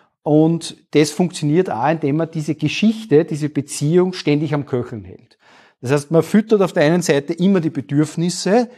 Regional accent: Austria; bei uns in Österreich

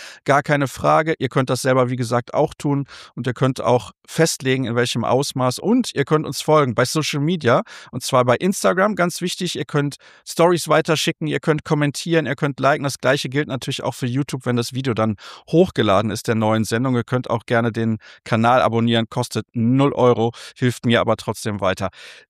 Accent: Solingen, North Rhine-Westphalia, Germany; born there; Kann ich natürlich als gebürtiger Solinger überhaupt nicht gutheißen.

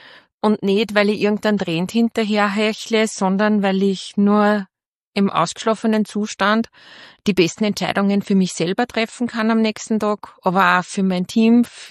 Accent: Upper Austria, Austria; Und ich komme aus Müllviertel und da sagt man, scheiß da nichts, dann fährt da nichts.

